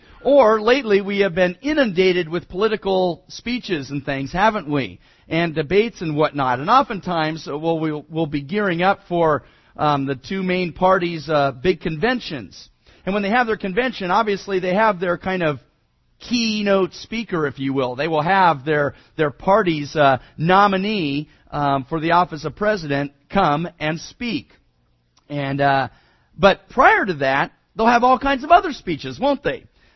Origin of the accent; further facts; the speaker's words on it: Hayward, California, United States; I remember I grew up in Hayward, East Bay of San Francisco, and the torch, actually, they ran it through Hayward, not far from our house.